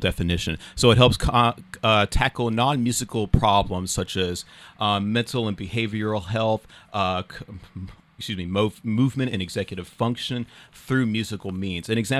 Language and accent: English; the South, United States; So even growing up in the South, around my family, I would be kind of an odd one out of the bunch